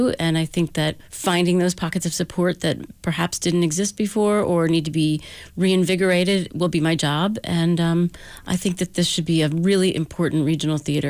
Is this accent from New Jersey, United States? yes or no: yes; New Jersey, United States; moved away; I wanted to come back east where my roots are. I grew up in New Jersey